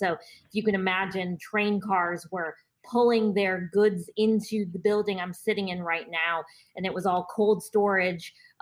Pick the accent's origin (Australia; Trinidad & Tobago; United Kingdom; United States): United States; Chicago, Illinois; now in Tampa, United States; but prior to moving to Tampa, Florida, I'm not originally from here. I'm from Chicago, Illinois.